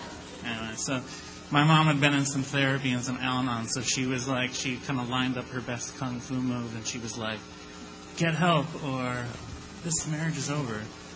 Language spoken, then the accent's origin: English; Ann Arbor, Michigan, United States; I grew up in Ann Arbor, Michigan. So all this takes place there.